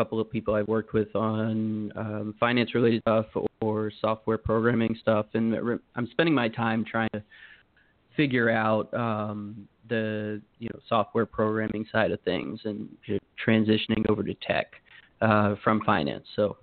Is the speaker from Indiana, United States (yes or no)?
no; Maryland, United States; I live in Connecticut now. I grew up in Maryland.